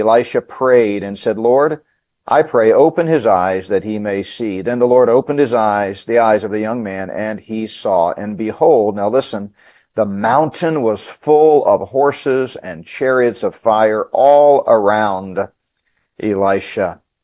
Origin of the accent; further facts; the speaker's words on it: Fort Collins, Colorado, United States; He's the pastor at Fort Collins Bible Church in my home state of Colorado.